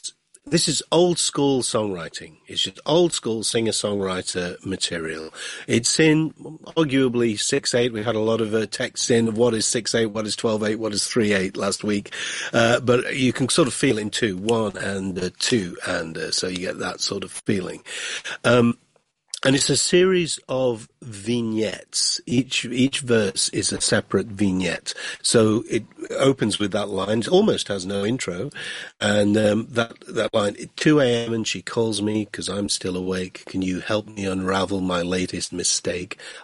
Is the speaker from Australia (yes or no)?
no; United Kingdom; now in United States; as a Brit living in America